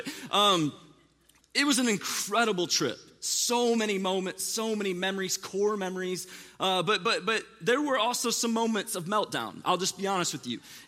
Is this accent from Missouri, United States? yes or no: yes; St. Louis, Missouri, United States; And I'm from St. Louis, like so I'm not a Braves fan